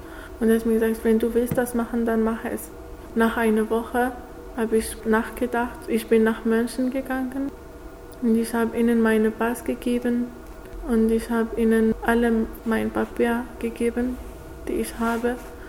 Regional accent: Morocco; moved away; Ich bin 23 Jahre alt. Ich komme aus Marokko.

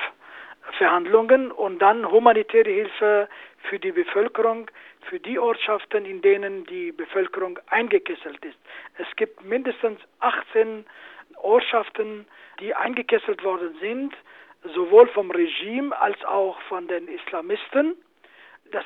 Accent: Afrin, Aleppo Governorate, Syria; born there; German is a second language; Auch die Kurden im Norden, in Afrin, wo ich geboren bin zum Beispiel

